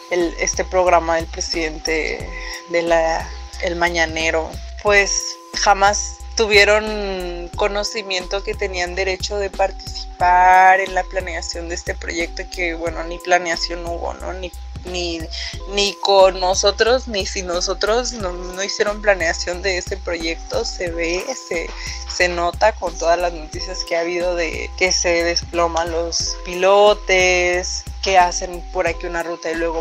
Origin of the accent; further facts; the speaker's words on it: Mazatlán, Sinaloa, Mexico; Yo soy originaria de Mazatlán, Sinaloa